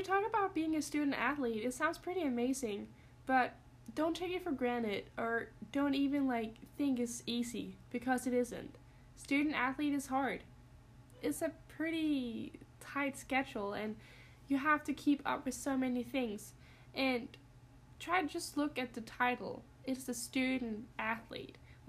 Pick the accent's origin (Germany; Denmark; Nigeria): Denmark; English is a second language; now in United States; I mean, I'm from Denmark, and the United States is definitely something different